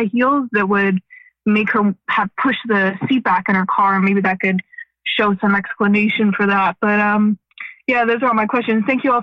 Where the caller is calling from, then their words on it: Gainesville, Florida, United States; I'm here from Gainesville, Florida.